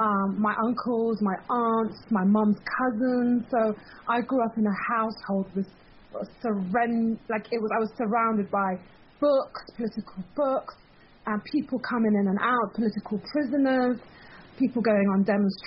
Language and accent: English; Iran; I'm like, I was 10 from Iran, and I was like writing this to my mother.